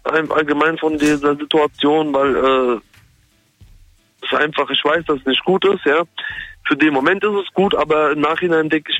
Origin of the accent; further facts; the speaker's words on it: Darmstadt, Hesse, Germany; Ich komme aus Darmstadt.